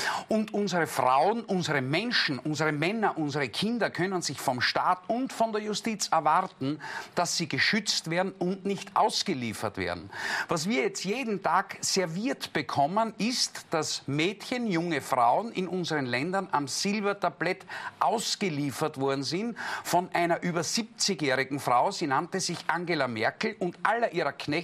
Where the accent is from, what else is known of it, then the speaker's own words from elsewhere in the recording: Germany; Ich komme aus Deutschland.